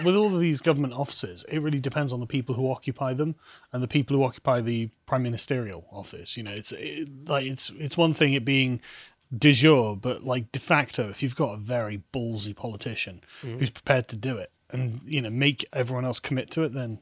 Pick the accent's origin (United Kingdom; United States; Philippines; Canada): United Kingdom; England; And there's a part of me, even as an Englishman, who's like, come on man, you can do this.